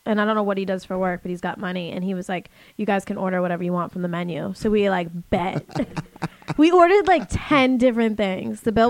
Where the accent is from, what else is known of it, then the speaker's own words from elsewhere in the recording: Boston, Massachusetts, United States; And I was like, oh, I'm from Boston.